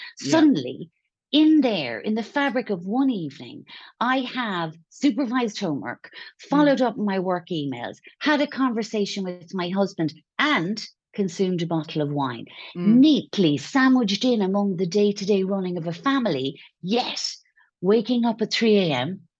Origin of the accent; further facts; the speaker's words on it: Ireland; moved away as an adult; also born or lived in France; now in Spain; I'm Irish. Obviously, I'm not a native to Spain, but I have lived here for 8 years, and we were in France for 10 years before that. So I'm gone from Ireland 20 years.